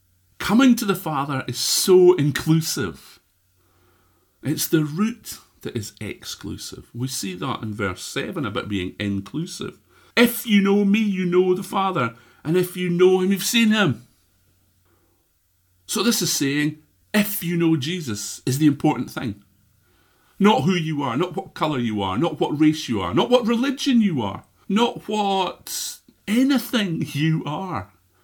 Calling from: Scotland, United Kingdom; I'm broadcasting here from Scotland, the north of Scotland, most beautiful country in the world, obviously.

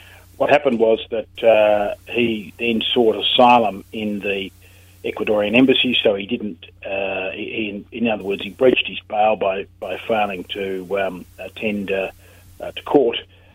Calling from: Hobart, Tasmania, Australia; I'm calling you from Hobart, Tasmania, Australia.

